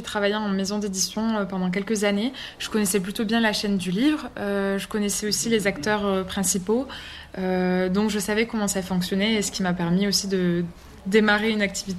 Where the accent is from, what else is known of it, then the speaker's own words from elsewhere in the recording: South, France; accent: southern; moved away as an adult; je pense que ça s'entend, j'ai un petit accent du sud. Mais je suis montée à Paris pour faire mes études